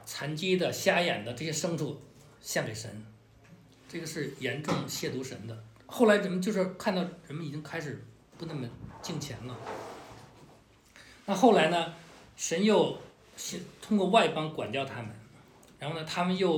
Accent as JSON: {"language": "Chinese", "country": "China", "said": "我们中国人有历史，对吧？"}